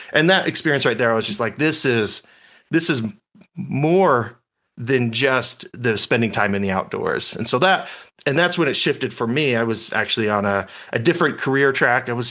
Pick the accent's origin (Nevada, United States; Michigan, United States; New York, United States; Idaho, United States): Nevada, United States; Las Vegas; And so growing up in Vegas, we We don't have wonderful access to the outdoors.